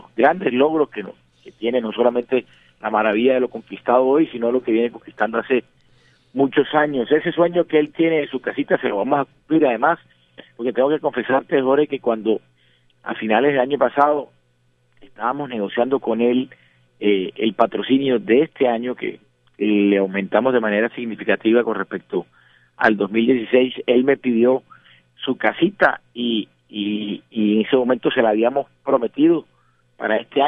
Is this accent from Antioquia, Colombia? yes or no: no; Barranquilla, Atlántico, Colombia; feliz como todo barranquillero, feliz como todo colombiano